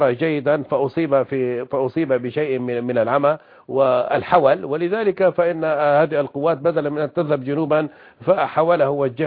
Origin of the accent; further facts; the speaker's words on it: Syria; أنا كمواطن سوري